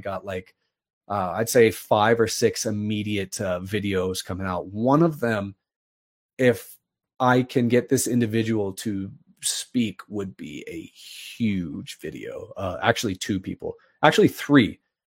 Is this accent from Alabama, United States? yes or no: no; Cincinnati, Ohio, United States; I hope one day I can go to his archive in Cincinnati, my hometown, and look into there.